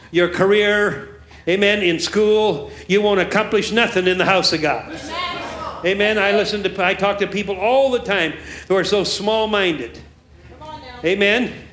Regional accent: Oakland, California, United States; I'm from Oaktown, so if I speak, preaching there for over 40 years, and we're right in the hood.

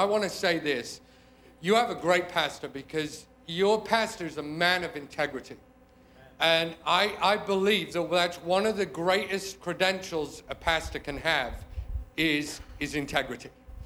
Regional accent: England, United Kingdom; So I'm from England.

